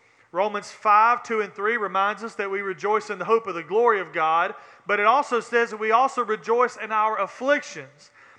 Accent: the South, United States; born there; I was born in the South. My granny took me to church.

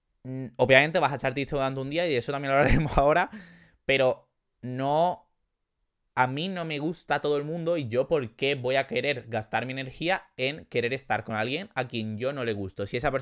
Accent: Andalusia, Spain; Soy andaluz, de hecho. El número 3 de cosas que he aprendido a los 22

